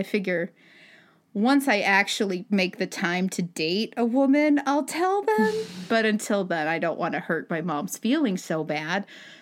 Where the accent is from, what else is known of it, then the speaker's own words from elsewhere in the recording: Utah, United States; that is a Mormon-run school because I grew up in Utah Valley, Utah.